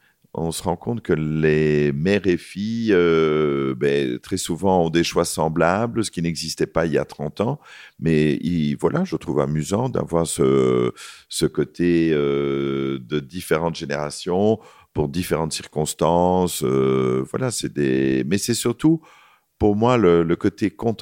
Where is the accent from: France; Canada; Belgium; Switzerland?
Belgium; il fallait aller pour nous, en tant que Belge, il fallait faire Paris